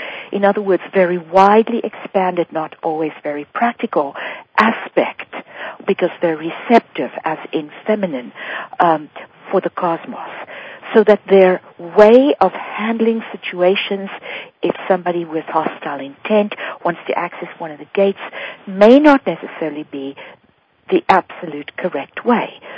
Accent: Vietnam; also born or lived in Paris, France; I'm from Vietnam and originally raised in Paris

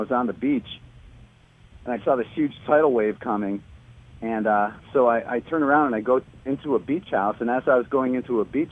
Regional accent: New York, United States; We're both from New York.

